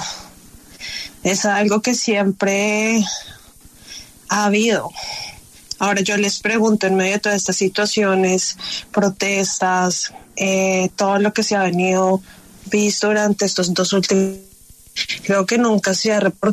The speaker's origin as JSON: {"language": "Spanish", "country": "Colombia", "said": "que soy una persona que estuve allí, lo viví, y que soy colombiana"}